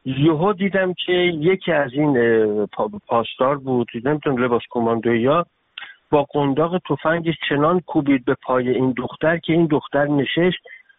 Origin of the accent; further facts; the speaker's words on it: Iran; ما ایرانی هستیم